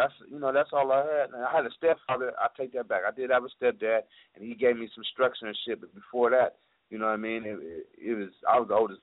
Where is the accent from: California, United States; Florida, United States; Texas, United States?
California, United States; She from Bakersfield, but she moved to the Bay. I was raised in the Bay, right?